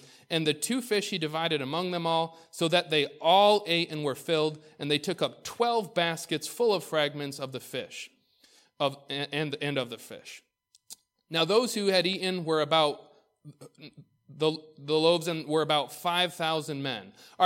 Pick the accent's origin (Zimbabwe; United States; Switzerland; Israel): Israel; I call him Abba because I grew up in Israel.